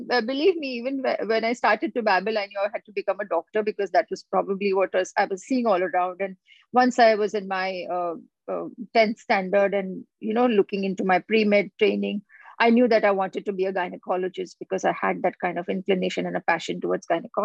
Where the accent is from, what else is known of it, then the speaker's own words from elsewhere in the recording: Aurangabad, Maharashtra, India; now in Mumbai, India; my hometown, Aurangabad, this particular venture was something that my family decided on. And luckily, because now I'm in Mumbai, it's being handled by my family out there.